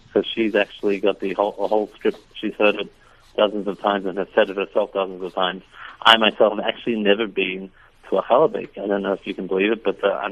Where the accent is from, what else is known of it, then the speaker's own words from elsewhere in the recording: Sydney, New South Wales, Australia; I come from Sydney, my hometown in Australia.